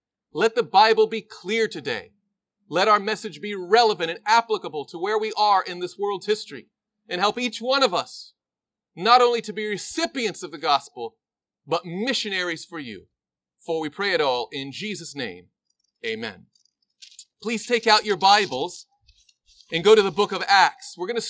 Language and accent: English; the South, United States; I grew up in the South. We call it holy rolling, right?